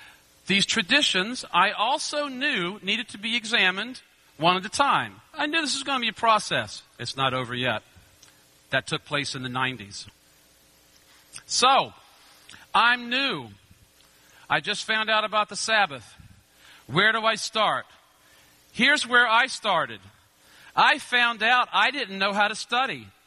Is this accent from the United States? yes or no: yes; Richmond, Virginia, United States; from Richmond, Virginia.